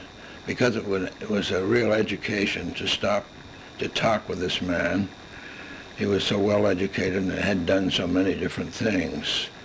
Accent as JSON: {"language": "English", "town": "Taunton", "region": "Massachusetts", "country": "United States", "tie": "born there", "said": "I'm living in the town of Chatham, Massachusetts. And originally, when we came down here, I was born in Taunton. And we used to come down here in the summertime as a boy."}